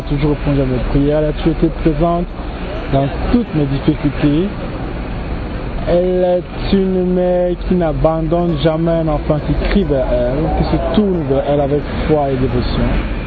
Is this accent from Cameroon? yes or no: yes; Cameroon; now in London, United Kingdom; j'ai 31 ans et je viens du Cameroun, je vis à Londres et j'aime la Vierge Marie.